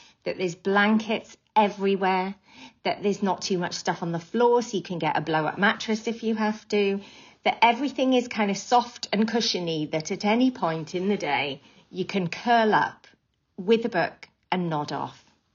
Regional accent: Wales, United Kingdom; I'm from Wales.

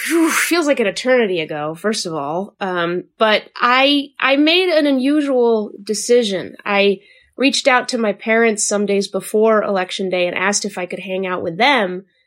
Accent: Mexico; now in United States; this year, my family marks 20 years as American citizens. We're Mexican immigrants.

